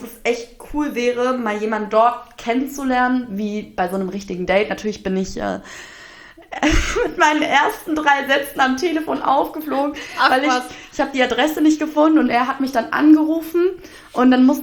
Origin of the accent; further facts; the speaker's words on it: Germany; ey, ich komme aus Deutschland und ich bin jetzt nur eine Woche hier